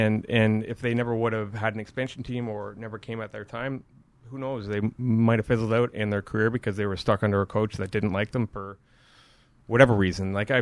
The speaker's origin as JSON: {"language": "English", "town": "Kingston", "region": "Ontario", "country": "Canada", "tie": "born or raised there", "said": "I actually almost bought his house in my hometown in Kingston."}